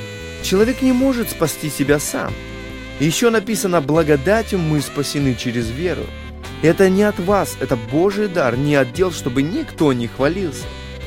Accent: Tselinograd, Astana, Kazakhstan; born there; Я родился в Целинограде, в нынешней столице Астане.

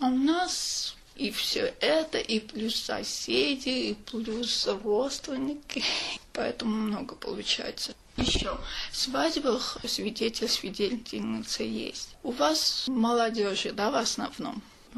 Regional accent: Armenia; Я из Армении.

